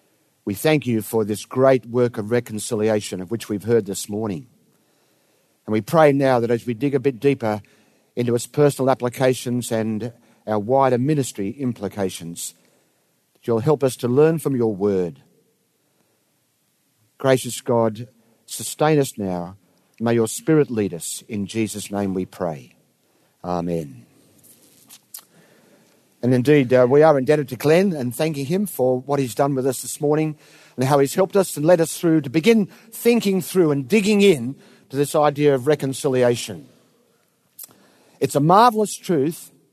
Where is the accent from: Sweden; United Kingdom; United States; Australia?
Australia; Sydney, New South Wales; I grew up in South Sydney.